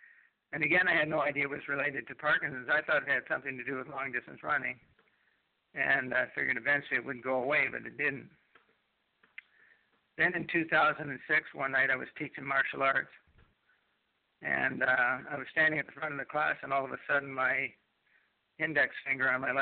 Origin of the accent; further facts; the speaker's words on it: Canada; I'm a Canadian. I live on Manitoulin Island in Ontario, the province of Ontario. I've lived here for 3 years.